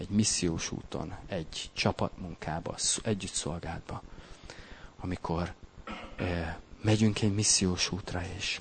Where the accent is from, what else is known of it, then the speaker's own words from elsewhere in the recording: Hungary; Mert azok vagyunk, magyarok vagyunk.